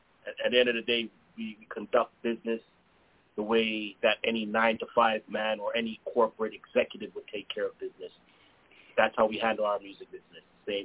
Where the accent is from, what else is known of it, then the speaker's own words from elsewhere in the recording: Montreal, Quebec, Canada; growing up in Montreal, you know, you have the French and English. Then you have all type of little wars in between that. Like, us being West Indian dudes